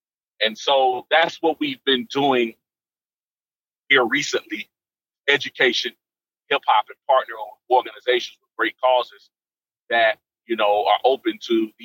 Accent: Fairfield, Alabama, United States; I'm from Fairfield.

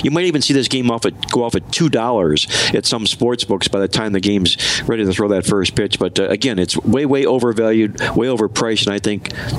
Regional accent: Cleveland, Ohio, United States; I'm from Cleveland, and I don't even know who the guy is.

